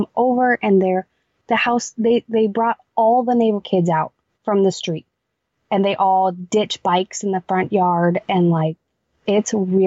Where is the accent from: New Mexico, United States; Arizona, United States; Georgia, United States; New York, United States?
Arizona, United States; because growing up in Arizona and with our step family, just being Hispanic and just like little kids running around everywhere